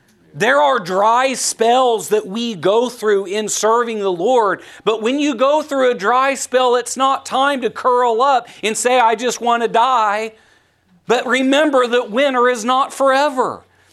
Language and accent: English; Oregon, United States; You know, I grew up in Oregon, so when we have those dark, cloudy days, I'm at home.